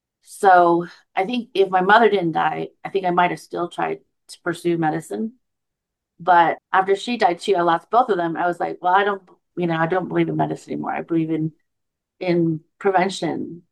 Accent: North Carolina, United States; born there; my birth mom and dad are, you know, Chinese. I was born in North Carolina.

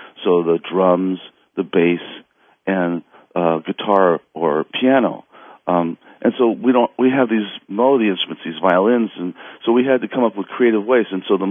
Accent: Los Angeles, California, United States; Yeah, and myself, even though my father's from India, I was born and raised in Los Angeles. I'm a good L.A. boy.

